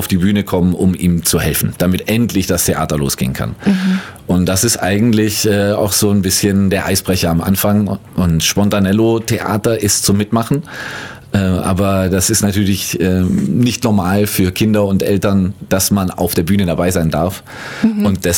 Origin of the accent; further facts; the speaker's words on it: Thalfingen, Bavaria, Germany; also born or lived in Ulm; Aber geboren bin ich in Ulm und in Thalfingen, hier gleich das nächste Dorf in Bayern, groß geworden und zur Grundschule gegangen. In der Schule war ich in Ulm wiederum und bin jetzt, glaube ich, bis auf 3 Jahre immer in Ulm gewesen.